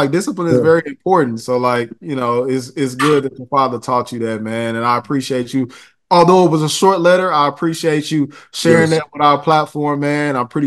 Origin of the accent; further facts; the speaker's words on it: St. Louis, Missouri, United States; growing up in St. Louis in the inner city